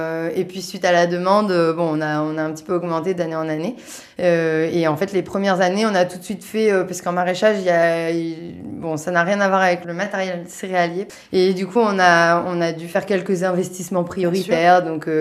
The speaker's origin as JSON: {"language": "French", "region": "Centre-Val de Loire", "country": "France", "said": "Moi, je suis originaire d'Eure-et-Loire."}